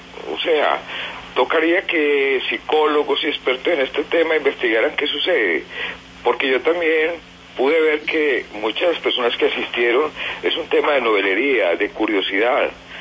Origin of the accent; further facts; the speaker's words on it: Medellín, Antioquia, Colombia; yo mismo soy de Medellín, oriundo de Medellín, desde la época de Pablo Escobar